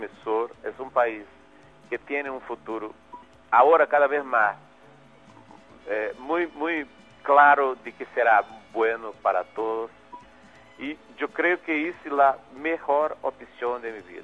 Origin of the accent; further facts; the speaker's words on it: Northeast Region, Brazil; now in Rio de Janeiro, Brazil; porque eu sou um músico nordestino, e nasci e me criei no Nordeste, depois me transferi para Rio